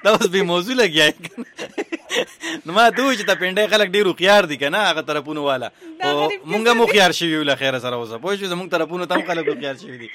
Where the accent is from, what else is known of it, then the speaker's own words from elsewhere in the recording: Peshawar, Khyber Pakhtunkhwa, Pakistan; also born or lived in Mardan; موږ هم د پیښور یو د مردان یو